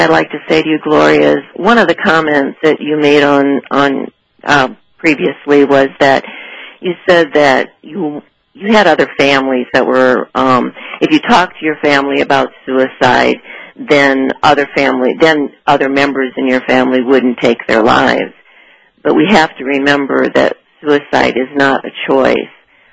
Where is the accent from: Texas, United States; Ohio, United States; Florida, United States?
Florida, United States; now in Maine, United States; I'm from Florida, and I'm in Maine.